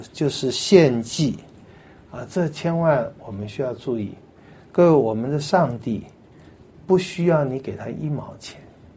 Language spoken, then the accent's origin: Chinese; Taiwan